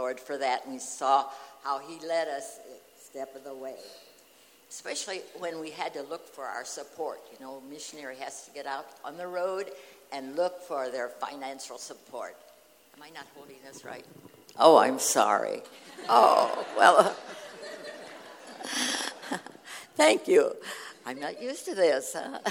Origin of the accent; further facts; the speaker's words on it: Bluffton, United States; I'm from Bluffton, and my home church is Ebenezer.